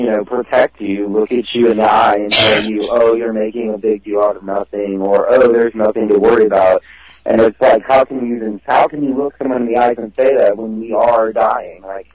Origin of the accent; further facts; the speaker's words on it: St. Louis, Missouri, United States; So, I grew up in St. Louis, up in Maryland Heights area, which is North County. I now live down in, like, South City, South County area.